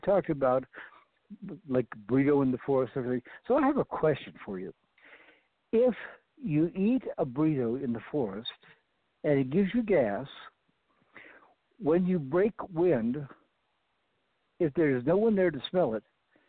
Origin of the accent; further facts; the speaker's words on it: Florida, United States; when I was growing up in the East, in Florida is where I grew up